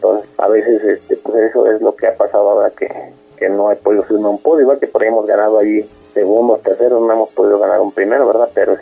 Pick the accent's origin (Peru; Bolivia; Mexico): Mexico; Cuautitlán Izcalli, State of Mexico; Yo soy originario de Santa Bárbara, Cuautitlán Izcalli, Estado de México.